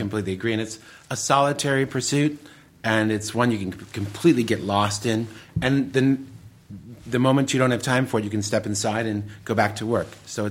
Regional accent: Detroit, Michigan, United States; also born or lived in Royal Oak; Well, I was born in Royal Oak, but I lived in the city of Detroit proper.

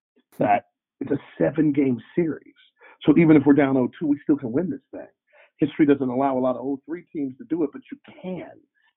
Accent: Cleveland, Ohio, United States; I grew up in Cleveland

